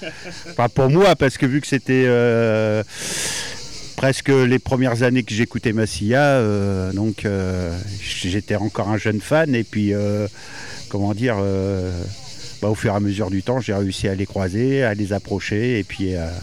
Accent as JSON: {"language": "French", "town": "Dieppe", "region": "Normandy", "country": "France", "said": "Je viens de Dieppe dans la Normandie."}